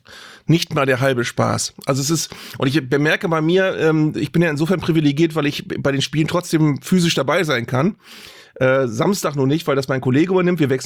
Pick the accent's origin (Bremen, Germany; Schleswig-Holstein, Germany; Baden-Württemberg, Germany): Bremen, Germany; ich komme aus Bremen